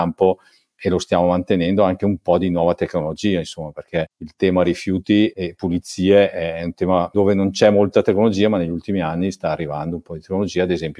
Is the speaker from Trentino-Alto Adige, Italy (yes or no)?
no; Bergamo, Lombardy, Italy; come me che sono bergamasco ma non risiedo a Bergamo